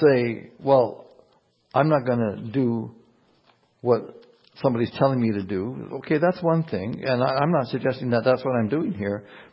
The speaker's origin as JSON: {"language": "English", "country": "Canada", "said": "As a Canadian citizen, I celebrate your right to choose."}